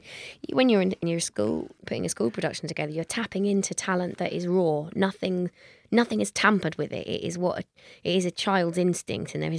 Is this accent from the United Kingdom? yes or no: yes; South East England, United Kingdom; so we're right on the cusp, but we still remain Hampshire. I was born in Dorset, but I'm a Hampshire girl.